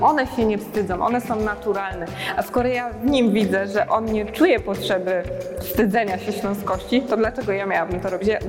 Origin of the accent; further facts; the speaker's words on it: Silesian Voivodeship, Poland; accent: Silesian; first language Silesian; ja jako dziecko w domu rozmawiałam w godałach, tak, po śląsku z moimi rodzicami. Była to naturalna sytuacja, bo moi rodzice godają.